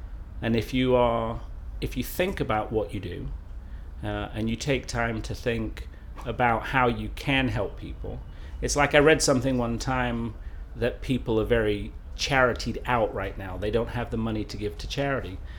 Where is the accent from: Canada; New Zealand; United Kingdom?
United Kingdom; Dunstable, East of England; born there; now in Manchester, United Kingdom; I'm 50 years old, and I was born in Dunstable, but I live in Manchester now.